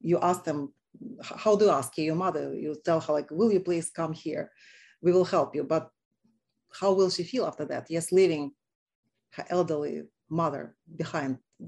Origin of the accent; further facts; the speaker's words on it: Dnipro, Dnipropetrovsk Oblast, Ukraine; Yeah, my hometown is Dnipro. It's the beautiful city located on the Dnieper River in central eastern, I would say, part close to eastern Latvia. Our region is bordering Donetsk, by the way.